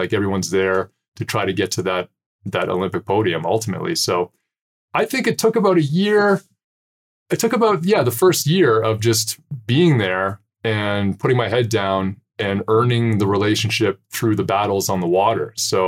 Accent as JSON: {"language": "English", "country": "Canada", "said": "the Coles Notes is I am another Canadian dude, just like all you guys"}